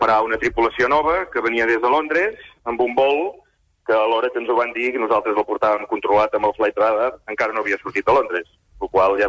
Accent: Girona, Catalonia, Spain; Sí, de Girona, Costa Brava.

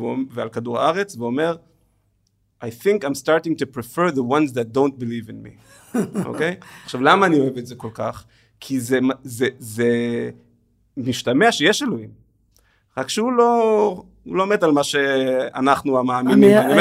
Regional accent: Jerusalem, Jerusalem District, Israel; אנחנו ירושלמים, אז אין לנו ים.

